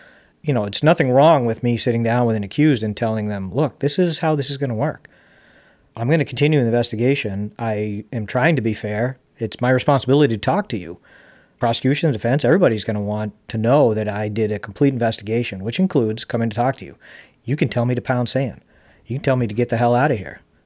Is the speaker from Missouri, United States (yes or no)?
no; Charlotte, North Carolina, United States; one of the fondest memories I have of us growing up in Charlotte and going to CCS